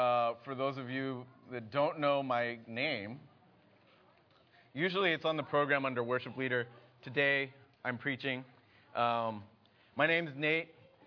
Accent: Cupertino, California, United States; I was born in Cupertino, raised in Cupertino, stayed there up until I left for college, and when I went to college, I moved into the dorms and for 1 year

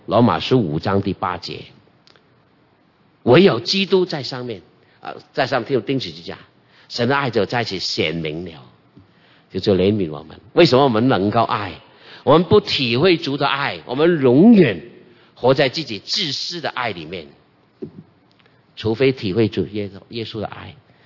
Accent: Guangdong, China; 我们广东人，广东牧师啊，证婚的时候

